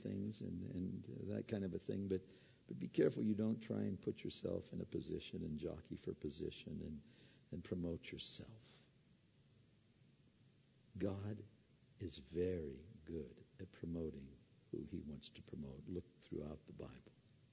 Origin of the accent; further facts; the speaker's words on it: Pennsylvania, United States; I grew up in Pennsylvania. I was looking for rivers that had water.